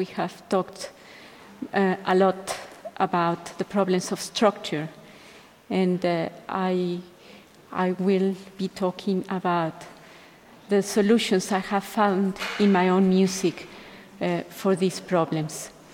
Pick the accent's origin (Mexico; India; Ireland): Mexico; also born or lived in Europe; I come from Mexico and that I have lived in Europe for half of my life.